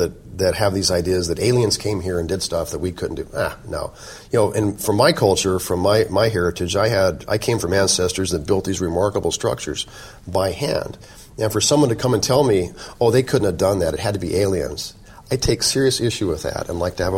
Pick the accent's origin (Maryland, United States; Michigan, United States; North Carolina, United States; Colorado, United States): Colorado, United States; also born or lived in Oklahoma; I was born in Oklahoma, but I moved away early on. My heritage and my Chickasaw heritage comes from my mother's side of the family. My great-grandmother's full-blood Chickasaw. But I've always been very proud of my heritage, but I grew up outside of the tribe. I lived in Colorado.